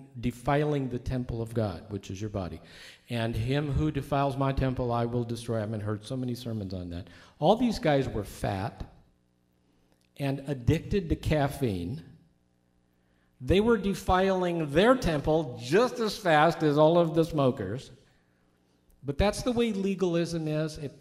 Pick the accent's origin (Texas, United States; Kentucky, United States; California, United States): California, United States; I was from California. They wanted to know what it was like in California.